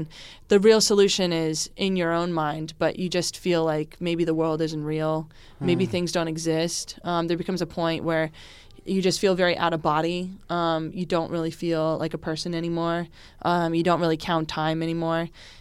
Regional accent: Vermont, United States; I grew up in Vermont, you know.

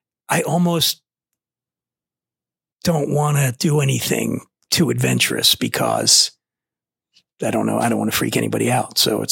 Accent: Philadelphia, Pennsylvania, United States; also born or lived in Aspen; Like I'm from Philadelphia. And then after I left Philly, I went to Aspen, Colorado for about 5 years.

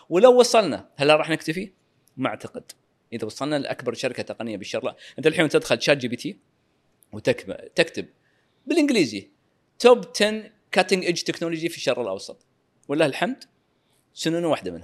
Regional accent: Qatar; هذا أقل شيء أنا أسويه، واجبي كقطري.

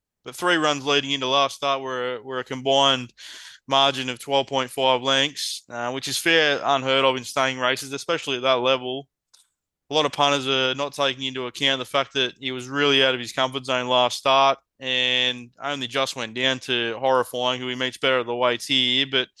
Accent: Kembla Grange, New South Wales, Australia; Mate, Kembla Grange, my hometown, one of the fairest tracks in the country

